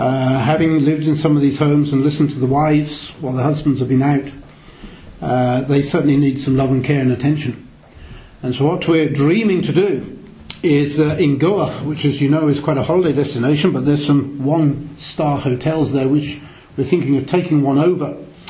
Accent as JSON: {"language": "English", "region": "England", "country": "United Kingdom", "said": "Obviously I can't counsel them, I'm a male and I'm English to boot, and have little understanding of their culture compared with others."}